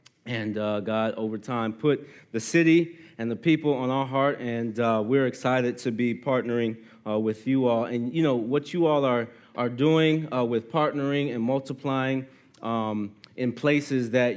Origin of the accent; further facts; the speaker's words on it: Miami, Florida, United States; now in Clermont, United States; And so me and my wife, we grew up in Miami, Florida, and moved up to Central Florida in 2013.